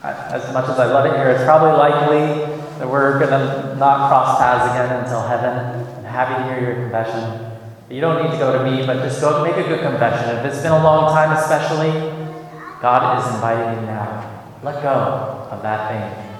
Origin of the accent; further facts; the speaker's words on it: Oregon, United States; I grew up in Oregon where I lived with a wood fire my whole childhood.